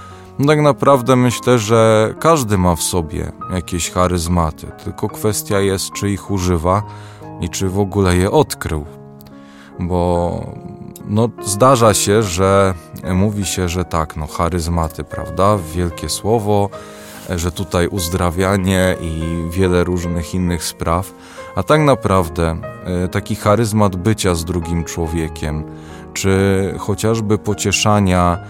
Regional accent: Malbork, Pomeranian Voivodeship, Poland; a dojeżdżałem z Malborka do Gdańska, bo pochodzę z Malborka

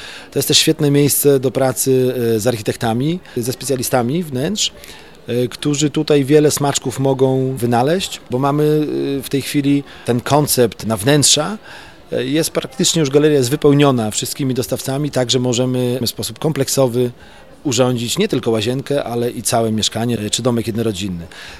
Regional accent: Opole, Opole Voivodeship, Poland; No ja jako Opolanin naprawdę jestem dumny z tego, że Opole doczekało się takiego miejsca.

